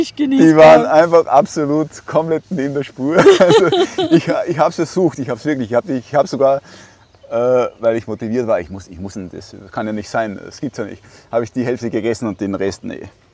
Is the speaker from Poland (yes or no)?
no; Austria; bei uns in Österreich nennen wir das Rauchkuchel